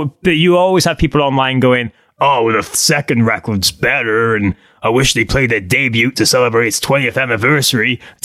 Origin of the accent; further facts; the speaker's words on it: Cardiff, Wales, United Kingdom; I'm from Cardiff. We're around the same age.